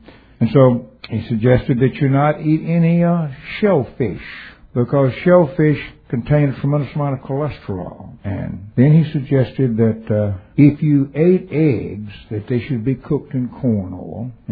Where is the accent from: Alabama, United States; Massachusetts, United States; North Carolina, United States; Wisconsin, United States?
Alabama, United States; I was raised in Alabama on a dairy farm, sort of a combination cotton and dairy farm.